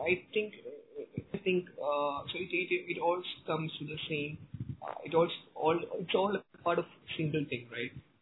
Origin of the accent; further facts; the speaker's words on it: India; from India. I'm an engineer